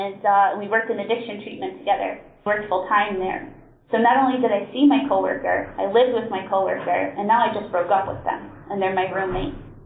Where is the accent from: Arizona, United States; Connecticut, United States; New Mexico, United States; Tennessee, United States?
Connecticut, United States; Hi everybody … I'm from Connecticut.